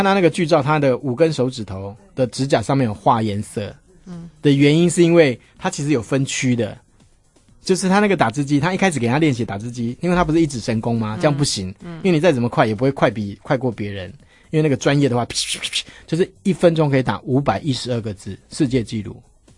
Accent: Taiwan; 我们台湾这边不准播这个歌

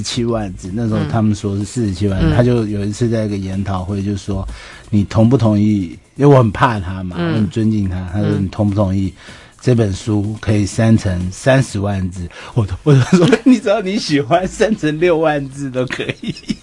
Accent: Taiwan; 所以我们台湾人出现之后

